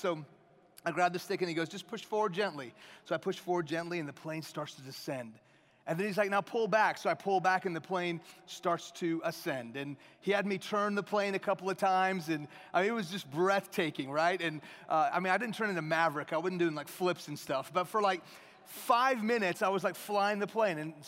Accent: Houston, Texas, United States; You can tell I'm from Texas with that name, right? Yeah. So that's right. I was born in Houston, so I'm a Texan and an Iranian.

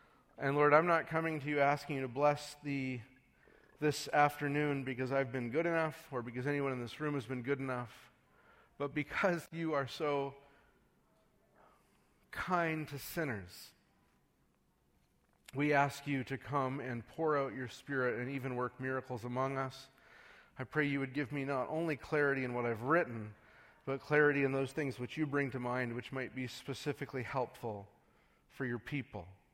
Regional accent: Saskatchewan, Canada; because I'm from Saskatchewan, which is probably the true middle of nowhere.

